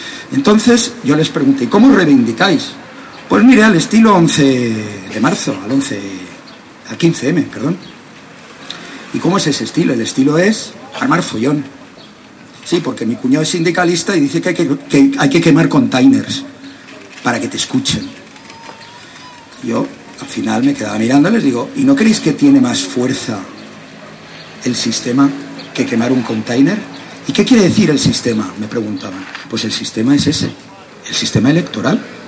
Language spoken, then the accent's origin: Spanish; Sitges, Catalonia, Spain; no haya un piso donde podamos vivir en Sitges, los que somos de Sitges